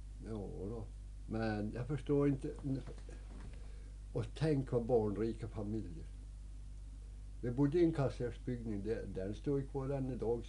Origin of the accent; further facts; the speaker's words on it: Ramsjö, Gävleborg County, Sweden; born there; Och jag är född uppe i Ramsjösocken, ja. Ligger 5 mil norr om Ljusdal.